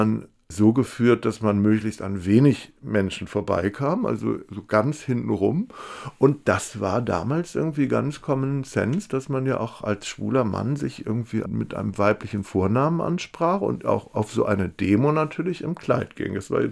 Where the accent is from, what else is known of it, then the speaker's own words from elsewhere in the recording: Celle, Lower Saxony, Germany; Ich bin in Celle aufgewachsen, also in der niedersächsischen Provinz